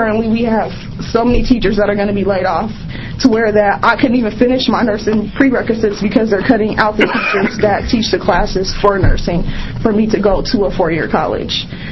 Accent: Astoria, Oregon, United States; I'm from Astoria, Oregon.

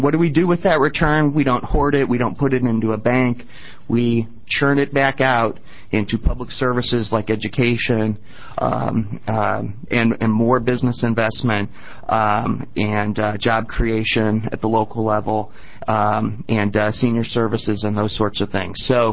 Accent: Illinois, United States; I grew up in Illinois in the breadbasket. There was a soybean farm across the street.

